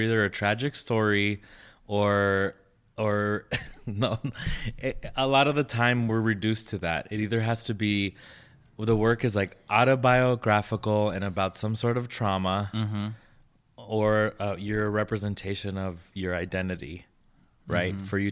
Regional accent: Las Vegas, Nevada, United States; Not because I'm from Las Vegas

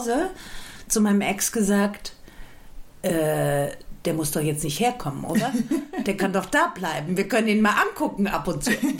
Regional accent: Frankfurt, Hesse, Germany; Nein, ich bin nicht auf dem Berg aufgewachsen. Ich bin in Frankfurt aufgewachsen.

